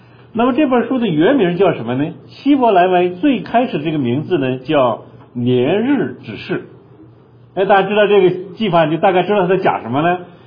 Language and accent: Chinese; China; 所有这些东西和我们中国人历史都没什么关系